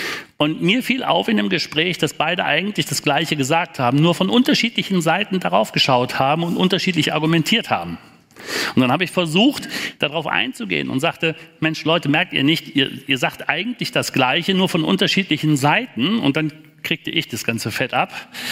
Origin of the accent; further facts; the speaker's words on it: Altenkirchen, Rhineland-Palatinate, Germany; in Altenkirchen in meiner Heimatstadt